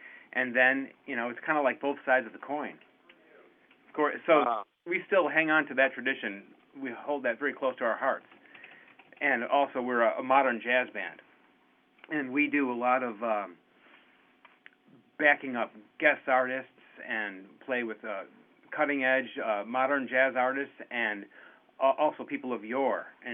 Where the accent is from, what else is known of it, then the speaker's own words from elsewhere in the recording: Mount Prospect, Illinois, United States; I grew up in Mount Prospect, so I went to Hersey High School.